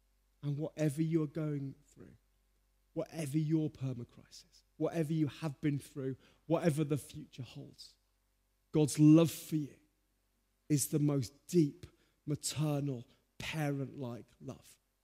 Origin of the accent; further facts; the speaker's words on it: Birmingham, West Midlands, United Kingdom; I met him in Quinton. I grew up in Quinton. Anyone from Quinton? No, it's fine, but it's Birmingham.